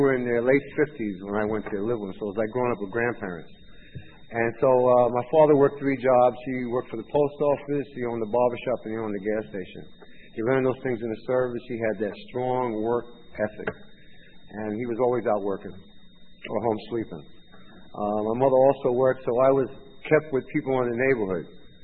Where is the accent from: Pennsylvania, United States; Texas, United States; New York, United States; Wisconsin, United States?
New York, United States; White Plains; born there; I was born in White Plains, New York. My family gave me for adoption at birth.